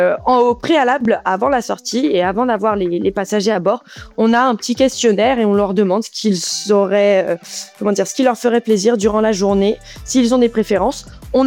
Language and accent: French; French Antilles, France; vivant aux Antilles depuis très très très longtemps. Je suis née aux Antilles. J'ai toujours grandi sur des bateaux.